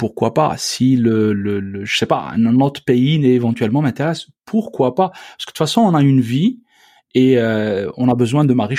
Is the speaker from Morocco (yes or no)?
no; Algeria; Donc, je suis très lié avec mon pays d'origine, donc l'Algérie, c'est un lien viscéral extraordinaire